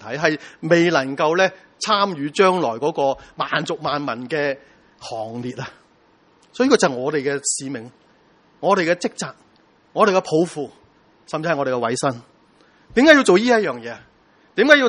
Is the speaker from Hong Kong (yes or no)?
yes; Hong Kong; 我们中国人服侍回中国人咯，我们华人服侍回华人咯，我们香港人做回香港人咯